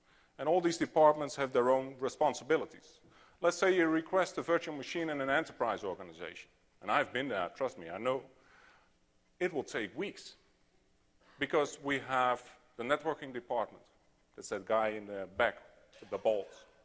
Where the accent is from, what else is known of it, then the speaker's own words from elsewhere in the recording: Katwijk, South Holland, Netherlands; English is a second language; Now, my hometown is there, in there as well, and I'll highlight it for you. It's, and I'll pronounce it in Netherlands, it's called Katwijk. It's near the sea, so I can walk within a couple of minutes to the beach